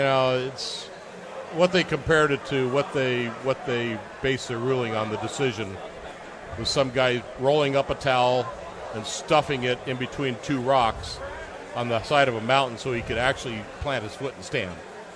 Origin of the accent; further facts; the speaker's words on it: Rancho Santa Fe, California, United States; One of them was from Rancho Santa Fe, time my hometown.